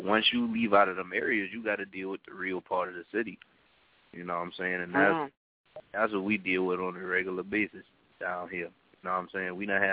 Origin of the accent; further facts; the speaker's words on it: Charleston, South Carolina, United States; I'm Geechee to the heart. But the thing about Charleston is